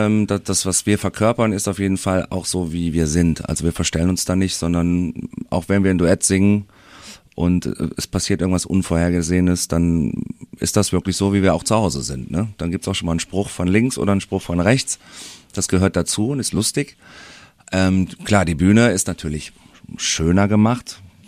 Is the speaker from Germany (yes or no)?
yes; North Rhine-Westphalia, Germany; Also ich bin ja in der Nähe von Aachen geboren und aufgewachsen